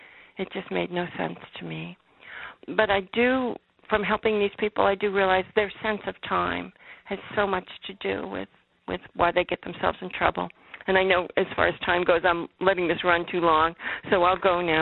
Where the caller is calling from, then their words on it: Muncie, Indiana, United States; I'm calling you from Muncie.